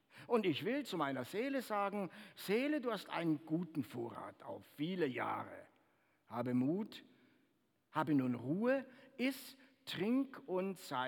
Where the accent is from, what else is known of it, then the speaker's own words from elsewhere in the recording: Brazil; German is a second language; now in Germany; Bei uns in Brasilien war es immer so, da gab es eine ganz heiße Zeit und dann gab es halt nicht ganz so heiße Zeit.